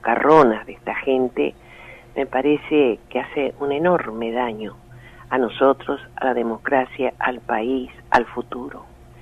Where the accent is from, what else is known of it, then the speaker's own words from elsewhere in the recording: Argentina; Eso realmente me avergüenza como argentina.